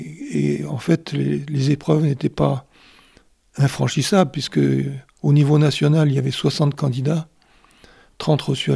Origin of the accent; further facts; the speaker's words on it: Paris, Île-de-France, France; born there; je suis né à Paris, Paris 14e, plus précisément à la clinique Baudeloc, qui était vraiment une usine à enfants à l'époque.